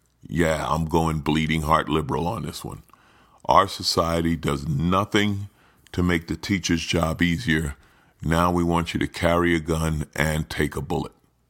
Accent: New York City, New York, United States; Honestly, I grew up in New York City, okay? And some of people would say New York, ooh, dangerous, this or that.

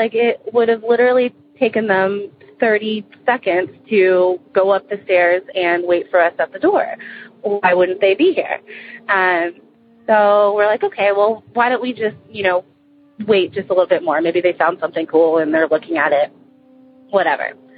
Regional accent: Dallas, Texas, United States; I'm from Dallas, Texas.

